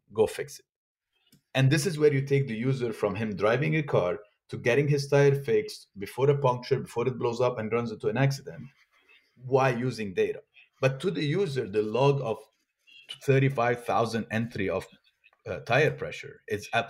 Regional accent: Florida, United States; I'm from South Florida, right? Anything in Miami, you're having your 85, 90% humidity

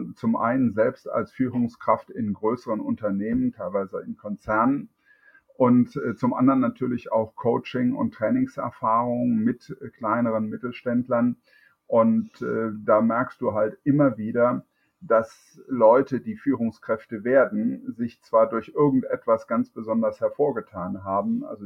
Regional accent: Düsseldorf, North Rhine-Westphalia, Germany; Bin ja gebürtiger Düsseldorfer und wohne in der Nähe jetzt von Mönchengladbach.

